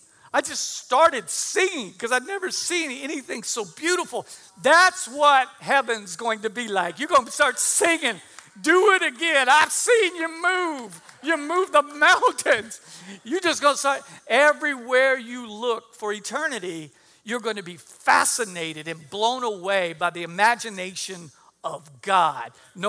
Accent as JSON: {"language": "English", "region": "Texas", "country": "United States", "said": "I'm from South Texas, which is kind of like West Louisiana."}